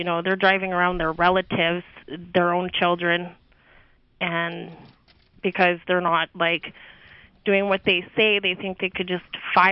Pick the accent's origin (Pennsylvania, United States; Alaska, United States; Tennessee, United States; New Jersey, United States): Alaska, United States; Bethel; I was born and raised in Bethel.